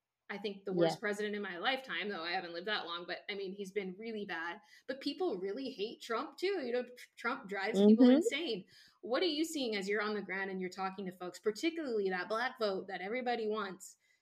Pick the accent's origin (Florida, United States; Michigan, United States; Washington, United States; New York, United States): Washington, United States; moved away; I'm from Washington State. Like I said, I don't live there anymore, but I'm from Washington State